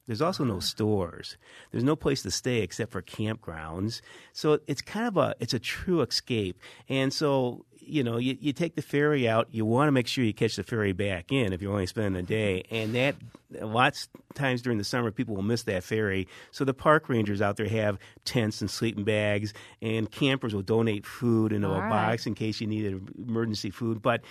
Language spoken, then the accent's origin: English; Michigan, United States; also born or lived in Alaska; Well, I was born and raised in Michigan. I grew up in Michigan. I'm a Michigan State grad and so forth. But I had lived in other places, particularly Alaska.